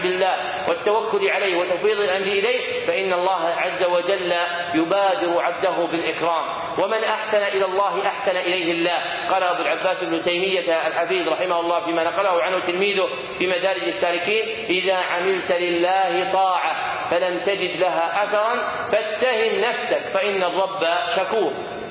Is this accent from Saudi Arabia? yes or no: yes; Saudi Arabia; حسب التاريخ عندنا في السعودية